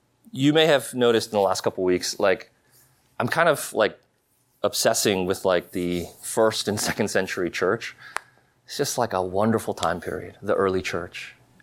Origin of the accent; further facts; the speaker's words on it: McLean, Virginia, United States; I grew up in McLean in the 80s, right? 80s and 90s.